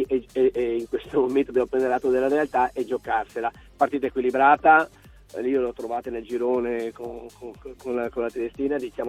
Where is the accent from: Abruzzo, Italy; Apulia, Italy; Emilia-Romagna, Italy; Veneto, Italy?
Veneto, Italy; io sono veneto, quindi conosco bene queste due realtà